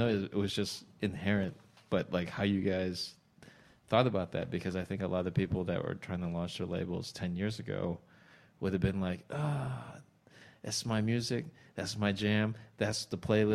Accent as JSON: {"language": "English", "town": "Normal", "region": "Illinois", "country": "United States", "tie": "born or raised there", "said": "I said to him that I grew up in Normal, Illinois, which is a farm community, and then this is like the 70s and 80s"}